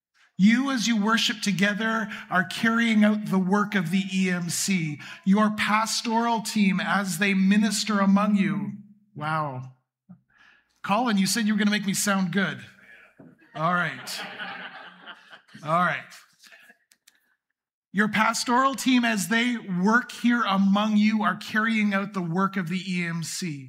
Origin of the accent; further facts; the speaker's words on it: Steinbach, Manitoba, Canada; I grew up in Steinbach, just a few blocks from here, on 2nd Street West, if you know where.